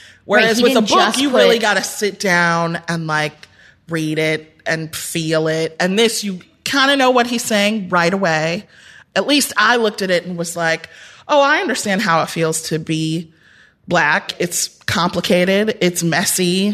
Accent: Midwest, United States; And this lady on the street was like, where are you from? I was

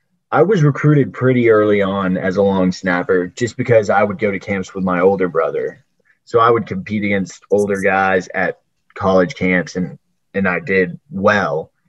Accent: Hoover, Alabama, United States; also born or lived in Birmingham; I went to Spain Park High School from the Hoover area. I was born in Birmingham.

